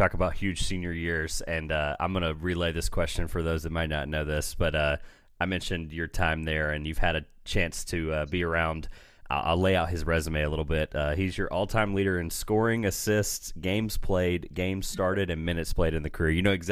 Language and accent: English; North Carolina, United States; I'm from born and raised in North Carolina, so I'm always going to root for the schools here.